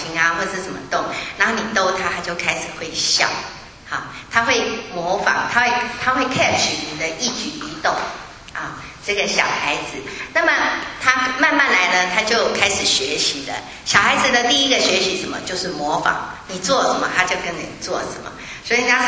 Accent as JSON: {"language": "Chinese", "country": "China", "said": "我们中国人最常说的是什么呢？情人眼里出西施。"}